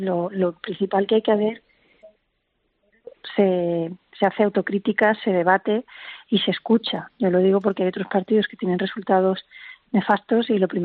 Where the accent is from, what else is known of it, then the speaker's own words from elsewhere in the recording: Catalonia, Spain; a mí lo que más me preocupa de Cataluña, sinceramente, como catalana